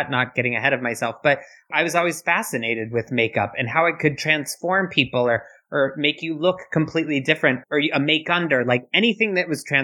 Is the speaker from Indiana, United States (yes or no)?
yes; Bloomington, Indiana, United States; I grew up in Bloomington, Indiana. I was born in a university town, very, very small, literally on like the edge of a cornfield, basically.